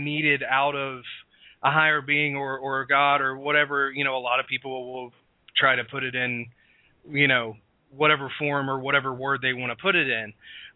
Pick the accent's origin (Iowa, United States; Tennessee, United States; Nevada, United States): Tennessee, United States; Chattanooga; because I grew up in the Southeast